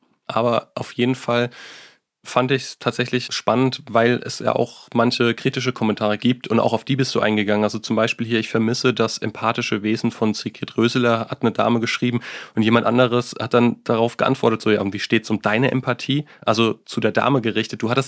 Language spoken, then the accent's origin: German; Bensheim, Hesse, Germany; Bensheim, da habe ich mein Abitur gemacht. Grüße gehen raus.